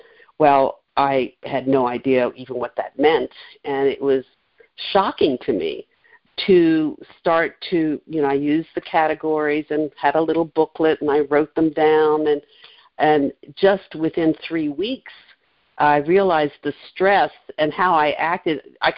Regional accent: Washington, District of Columbia, United States; I was raised in Washington, D.C., and they were lifelong federal government workers.

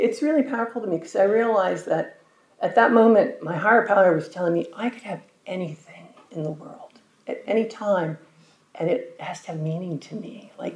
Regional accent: Los Angeles, California, United States; from Los Angeles.

